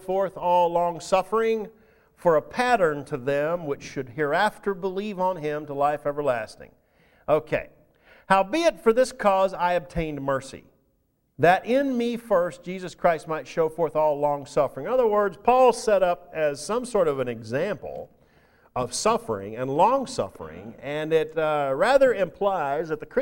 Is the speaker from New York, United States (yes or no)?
no; Texas, United States; Yeah, I feel persecuted because I'm from Texas and I'm up here. And I have a funny accent and, you know, when are people going to finally understand me?